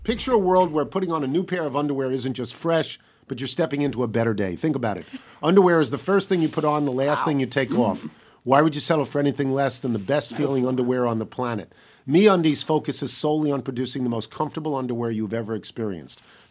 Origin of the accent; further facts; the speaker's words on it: New York, United States; I'm a New Yorker, so it would be easy for me to take the position you need the Knicks to be great.